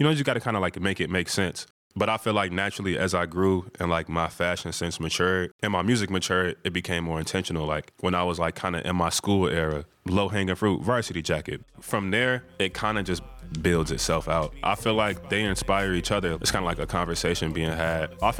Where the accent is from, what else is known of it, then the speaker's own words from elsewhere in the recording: Chicago, Illinois, United States; I feel like growing up in Chicago, we're really big on shoes and specifically Jordans, like Mikes, even the fact that we called them Mikes.